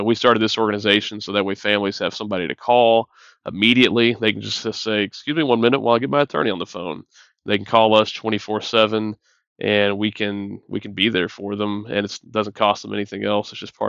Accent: Houston, Texas, United States; Well, I was born in the Houston, Texas area. I've been a Texas guy, Texas boy, my whole life. And now live a little bit north of Austin, Texas.

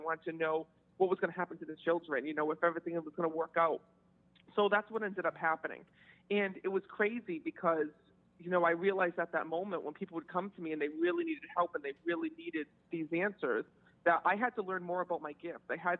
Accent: Cranston, Rhode Island, United States; So I was born and raised in Cranston, Rhode Island.

